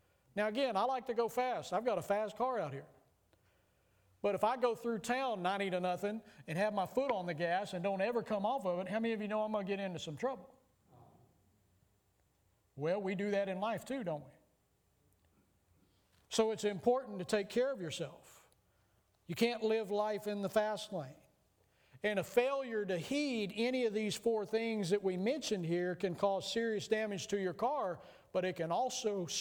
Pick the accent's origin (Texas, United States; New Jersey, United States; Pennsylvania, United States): Texas, United States; I grew up in Texas. You know, there's a lot of dirt roads in Texas